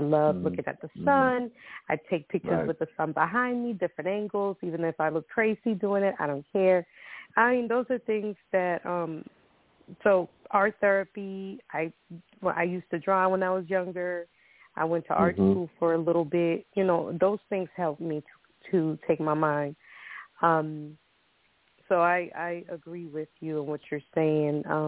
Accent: Costa Rica; When I was younger, right, much younger, I grew up in Costa Rica.

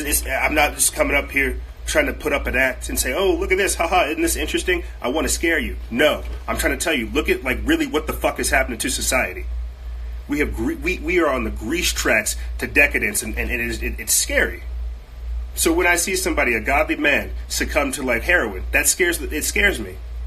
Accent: United States; I love whiskey. I'm an American.

